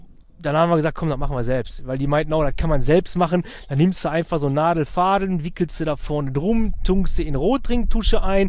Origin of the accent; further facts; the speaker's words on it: Bottrop, North Rhine-Westphalia, Germany; born there; Ich bin ja geboren in Bottrop, ja.